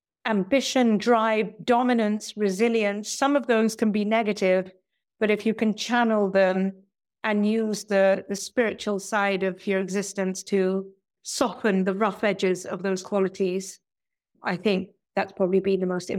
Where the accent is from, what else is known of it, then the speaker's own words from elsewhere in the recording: India; I find that one is being an Indian, you're so fortunate to come from this rich culture of spirituality